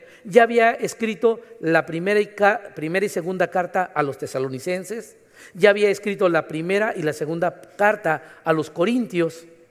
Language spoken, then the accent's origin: Spanish; Mexico City, Mexico; Yo soy de la Ciudad de México. Yo estaba estudiando en el Seminario Teológico Bautista de Lomas Verdes